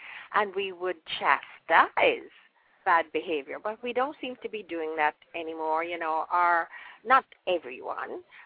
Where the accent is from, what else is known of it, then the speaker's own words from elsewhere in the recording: Jamaica; I am very, very grateful that I was born and raised in Jamaica. And I'm proud to be a Jamaican.